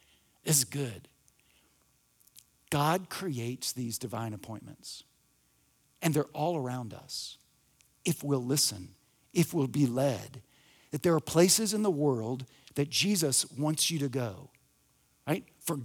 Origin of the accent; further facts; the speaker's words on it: Alabama, United States; and it's snowing, and I'm from North Alabama. Like, how did I get here?